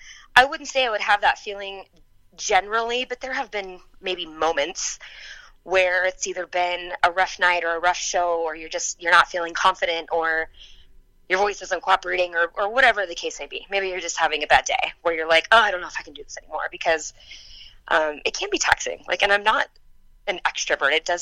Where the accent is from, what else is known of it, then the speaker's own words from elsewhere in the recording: Kansas, United States; also born or lived in Texas; I was born in Texas. I grew up in Kansas. It was a huge influence for me growing up.